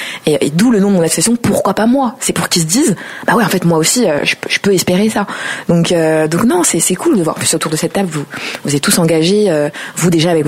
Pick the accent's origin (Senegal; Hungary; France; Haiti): France; Pierrefitte-sur-Seine, Île-de-France; Donc moi, je suis une élue d'ici, et j'ai grandi ici. Et ici, du coup, c'est Pierrefitte-sur-Seine qui est une ville de banlieue.